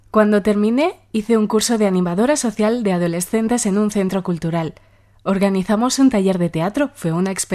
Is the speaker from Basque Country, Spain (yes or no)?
yes; Bilbao, Basque Country, Spain; now in Barcelona, Spain; Bueno, pues nací en Bilbao. Mis padres son de allí y siempre hemos vivido en el País Vasco.